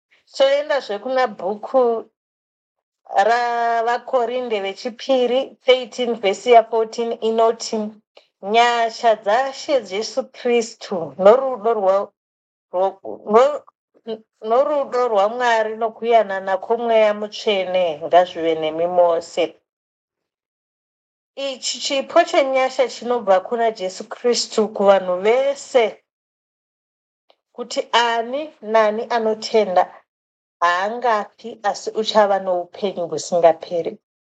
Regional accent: Zimbabwe; first language Shona; English is a second language; I'm from Zimbabwe. I will translate to you in my language, which is Shona.

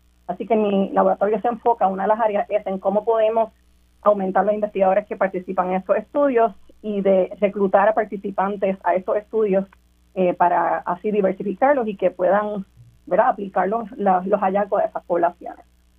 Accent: San Juan, Puerto Rico; Pues yo soy de Río Piedras originalmente, de San Juan, allá, y estudié en la Universidad de Puerto Rico, Río Piedras, donde hice un bachillerato en biología.

